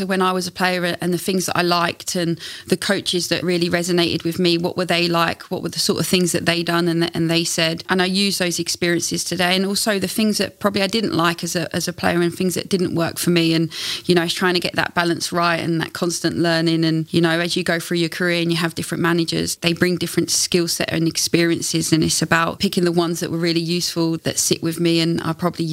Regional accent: London, United Kingdom; I grew up in North London with brothers

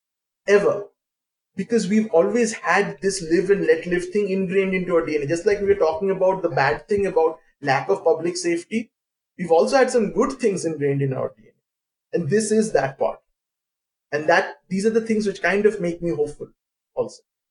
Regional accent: India; English is a second language; I'm an Indian citizen, but I stay here.

